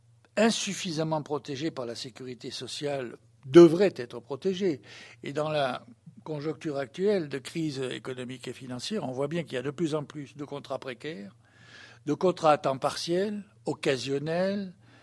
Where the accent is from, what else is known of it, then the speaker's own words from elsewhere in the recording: France; ou la France, moi je suis français